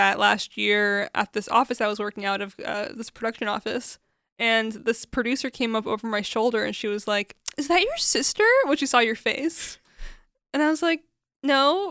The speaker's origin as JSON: {"language": "English", "country": "Syria", "said": "Yeah, I get Latino a lot, but I also get Persian a lot. I'm Syrian. I'm Arab"}